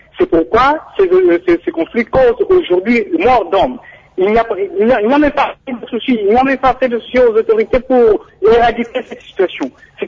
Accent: Kasaï-Central, DR Congo; ici chez nous au Kassai Central, précisément à Bas-Pontines.

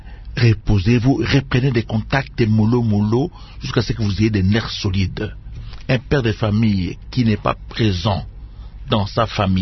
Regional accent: Kisangani, Tshopo, DR Congo; de Kisangani Mobango

